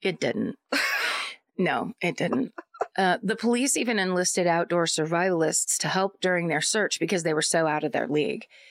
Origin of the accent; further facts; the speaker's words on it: Wilkes-Barre, Pennsylvania, United States; My hometown murder happened in the fall of 2014 in the Pocono Mountains in Pennsylvania. I happen to be home in Wilkes Bar.